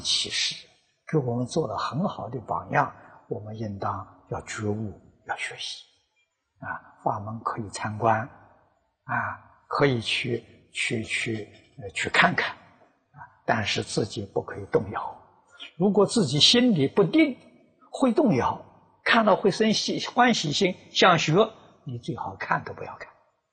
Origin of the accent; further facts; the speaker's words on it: China; 我们中国人讲嘛，先入为主。